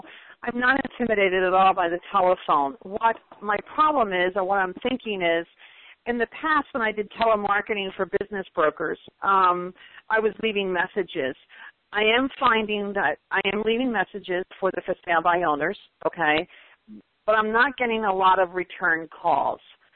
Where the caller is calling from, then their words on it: Palm Harbor, Florida, United States; I am here. I'm calling from Palm Harbor, Florida.